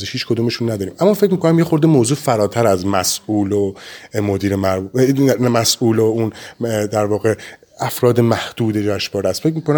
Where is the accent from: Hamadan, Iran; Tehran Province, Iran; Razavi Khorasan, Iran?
Hamadan, Iran; من خودم همدانی هستم،